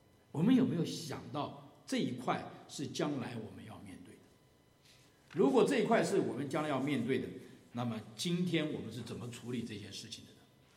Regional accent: China; 我们中国人都知道，人无远虑必有近忧啊。

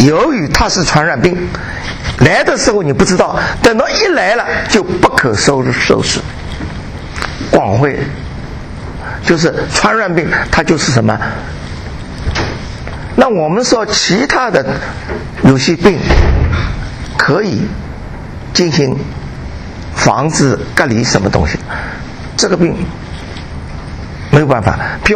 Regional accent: China; 那么我们中国人呢有一个优点，就是可以中西结合。

